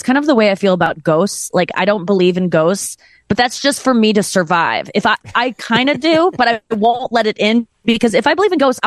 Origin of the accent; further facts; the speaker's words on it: St. Louis, Missouri, United States; Because I think we, especially in the Midwest, I'm from St. Louis, like